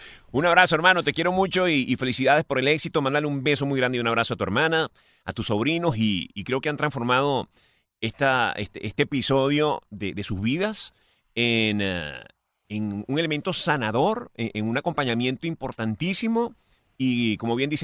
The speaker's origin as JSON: {"language": "Spanish", "country": "Venezuela", "moved": "yes", "said": "yo vine de Venezuela hace 5 años"}